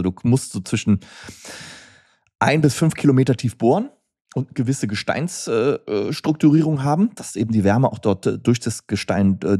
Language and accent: German; Cologne, North Rhine-Westphalia, Germany; wie ich halt so bin als Kölner